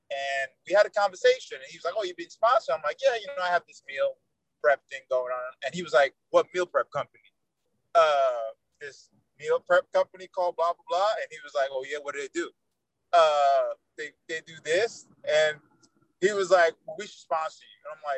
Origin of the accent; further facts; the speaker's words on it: New York, United States; Because I'm from New York. We're like bada bing, bada boom, in and out.